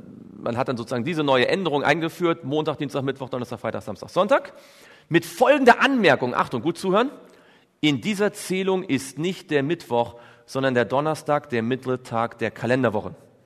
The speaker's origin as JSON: {"language": "German", "country": "Germany", "said": "Nun, ich komme aus Deutschland und da kann das ein bisschen schwierig sein."}